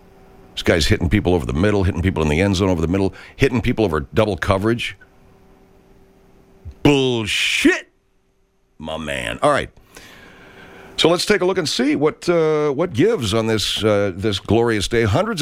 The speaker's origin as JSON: {"language": "English", "town": "Los Angeles", "region": "California", "country": "United States", "tie": "born or raised there", "said": "It's a funky town, man. L.A., my hometown. It's a funky town."}